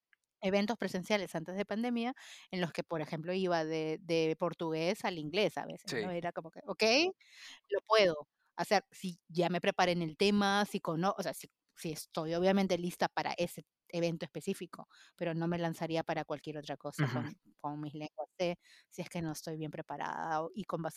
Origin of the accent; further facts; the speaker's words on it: Spain; yo soy española